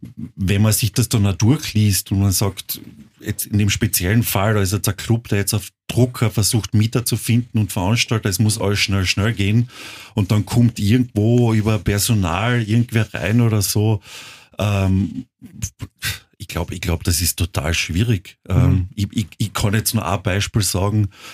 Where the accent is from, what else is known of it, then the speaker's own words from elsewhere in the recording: Carinthia, Austria; ich komme aus Kärnten und wo ich 10 Jahre alt war, hat man noch behindert ein Schimpfwort gesagt.